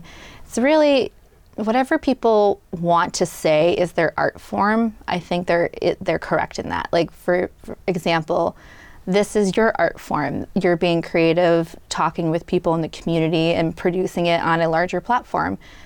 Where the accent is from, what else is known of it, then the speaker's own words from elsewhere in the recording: Medway, Massachusetts, United States; I did. I grew up in Medway, and it was a great experience.